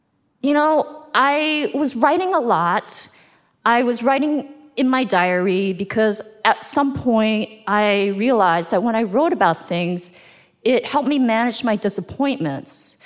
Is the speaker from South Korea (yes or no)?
yes; South Korea; now in New York City, United States; And maybe it's because we are from Korea, or maybe it's because we live in New York City where real estate is unaffordable